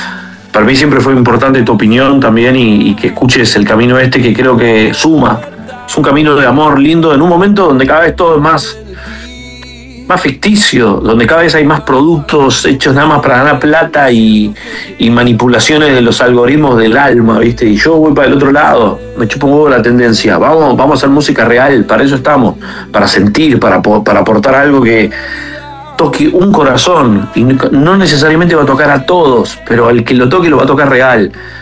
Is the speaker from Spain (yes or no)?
no; Buenos Aires, Argentina; representa también la ciudad de donde vengo, ¿no? Y este disco está atravesado por Buenos Aires bastante más que otros.